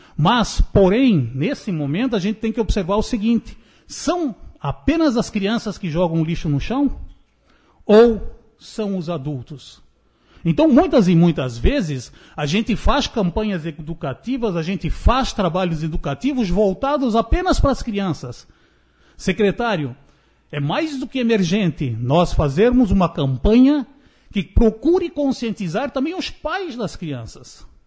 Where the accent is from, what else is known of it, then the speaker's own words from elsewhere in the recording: Guabiruba, Santa Catarina, Brazil; also born or lived in Paraná; Eu tenho 56 anos, moro aqui desde os meus 7, nasci no Paraná, mas sou guabirubense de coração.